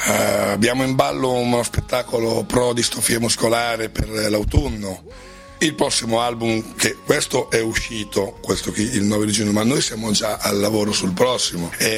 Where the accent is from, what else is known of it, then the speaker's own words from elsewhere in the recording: Emilia-Romagna, Italy; diciamo da buon romagnolo, focoso romagnolo, emiliano romagnolo